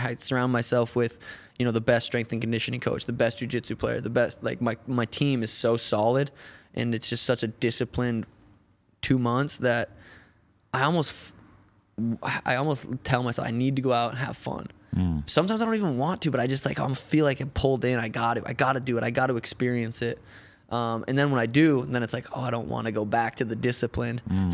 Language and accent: English; Helena, Montana, United States; I'm from Helena, Montana. It's fucking tiny.